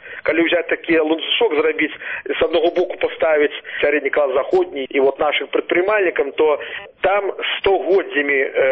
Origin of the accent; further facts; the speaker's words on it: Belarus; Мы, белорусы, повинны выбрать шлях у Европу.